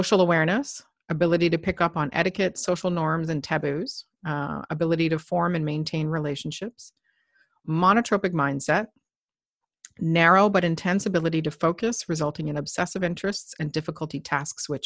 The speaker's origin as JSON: {"language": "English", "town": "Toronto", "region": "Ontario", "country": "Canada", "said": "I'm from Toronto."}